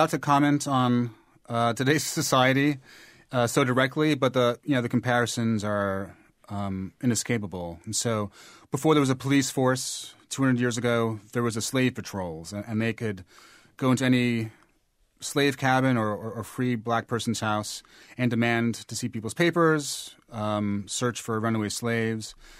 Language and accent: English; New York City, New York, United States; I was raised in New York City in the 80s when all too frequently you would, have a black person put in a chokehold.